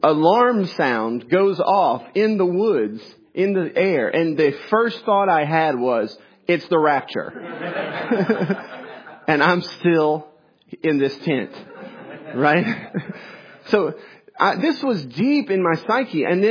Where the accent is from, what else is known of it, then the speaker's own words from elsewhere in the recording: Breaux Bridge, Louisiana, United States; I grew up in Breaux Bridge. I had never heard air sirens.